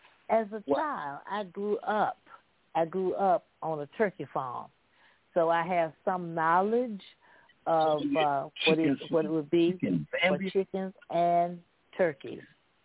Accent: Fayetteville, North Carolina, United States; Fayetteville, North Carolina.

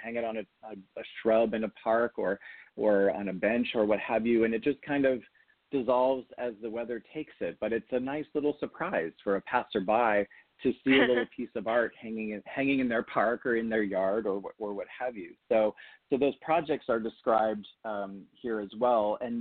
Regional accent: California, United States; moved away as an adult; now in Orlando, United States; I grew up in California, and I came out here after I got my bachelor's degree in 1994.

